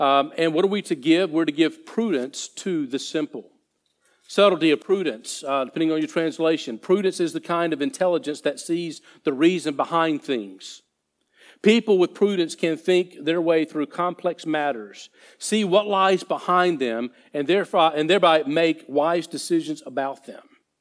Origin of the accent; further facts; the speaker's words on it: the South, United States; It's one I grew up with down in the South.